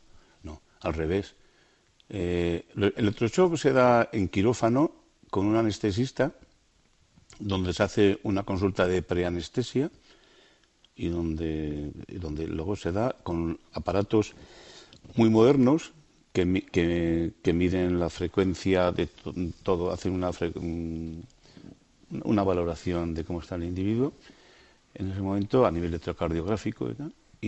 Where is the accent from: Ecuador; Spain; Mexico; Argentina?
Spain; Beire, Navarre; Beire, sí.